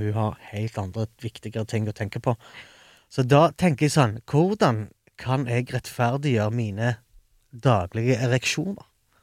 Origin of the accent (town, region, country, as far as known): Yemen; Norwegian is a second language; now in Oslo, Norway